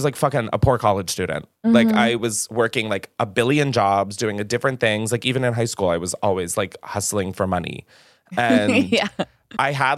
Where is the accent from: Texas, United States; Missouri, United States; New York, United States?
New York, United States; I came from New York and living on the East Coast my entire life, which is very fast paced